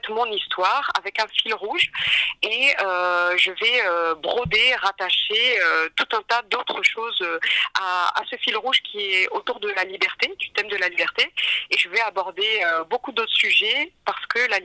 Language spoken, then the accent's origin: French; France; born there; Donc moi, par exemple, je suis née en France dans les années 80.